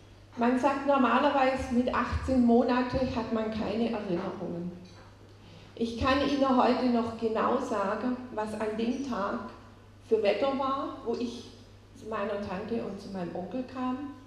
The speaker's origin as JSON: {"language": "German", "region": "Baden-Württemberg", "country": "Germany", "tie": "born or raised there", "said": "bin 58 Jahre alt, geboren auf der Schwäbischen Alb. Und meine Kindheit und viele Jahre danach habe ich so 40 Kilometer nördlich vom Bodensee gelebt. Dann, 2007, hat es mich nach Hohenlohe verschlagen."}